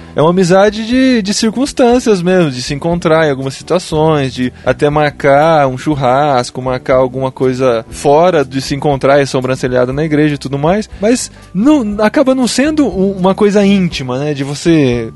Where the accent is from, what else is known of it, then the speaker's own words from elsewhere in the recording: Piracicaba, São Paulo, Brazil; a gente veio de outra cidade. Eu vim de Piracicaba